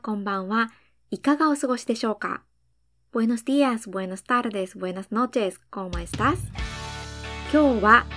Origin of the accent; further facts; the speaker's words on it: Japan; first language Japanese; Spanish is a second language; Soy japonesa e intérprete de español.